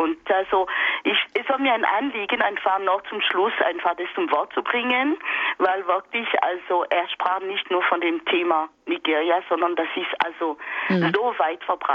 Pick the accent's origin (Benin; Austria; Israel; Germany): Benin; also born or lived in Togo; Ich komme selber aus Benin und Togo